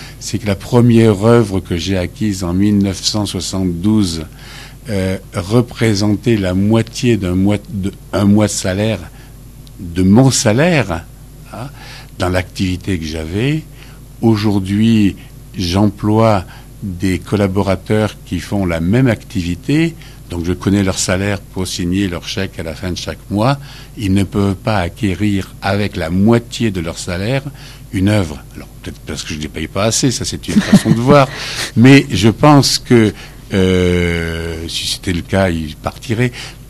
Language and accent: French; Valence, Auvergne-Rhône-Alpes, France; Valence, dans la Drôme.